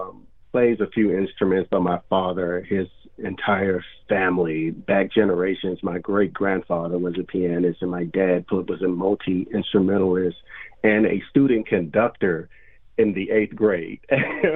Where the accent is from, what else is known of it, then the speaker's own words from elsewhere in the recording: Mississippi, United States; Well, I was born in the Mississippi Delta. So as you can imagine, that's where the R&B